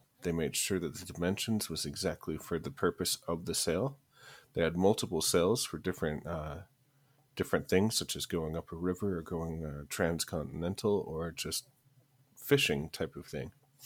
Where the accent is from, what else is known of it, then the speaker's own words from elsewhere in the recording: Midwest, United States; accent: Midwestern; and then I talked, and they heard my Midwestern accent